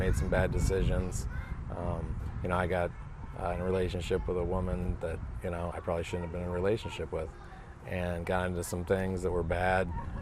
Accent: Ohio, United States; moved away; my parents moved to Tampa. I was in Ohio when I was raised Catholic.

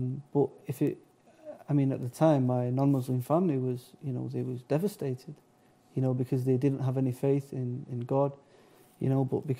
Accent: Manchester, North West England, United Kingdom; So, but I'm born and bred in Manchester, England.

